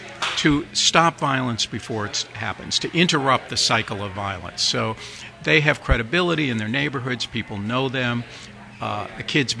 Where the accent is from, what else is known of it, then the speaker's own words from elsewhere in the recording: Arlington, Virginia, United States; I'm actually from Virginia, and I went to school. I went to legally segregated schools in Arlington.